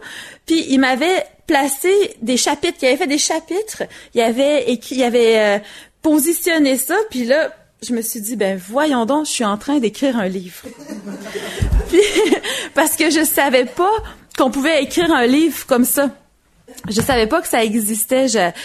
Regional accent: Quebec City, Quebec, Canada; moi j'ai grandi à Québec

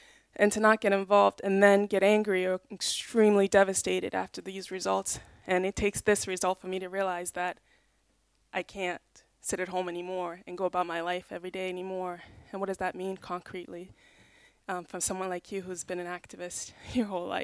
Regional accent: United States; I'm also American

